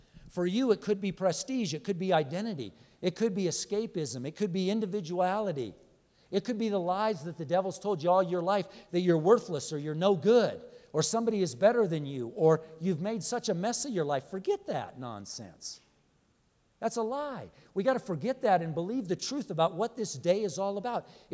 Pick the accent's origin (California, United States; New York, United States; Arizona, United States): California, United States; I was from Southern California.